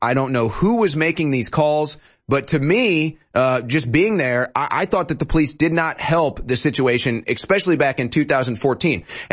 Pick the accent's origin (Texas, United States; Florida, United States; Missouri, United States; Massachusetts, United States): Missouri, United States; St. Louis; I don't know if Doug's aware of this, but I'm actually from St. Louis.